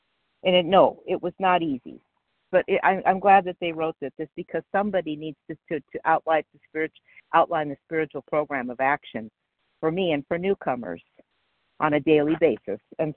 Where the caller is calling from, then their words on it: Palmdale, California, United States; I'm calling from Palmdale, California.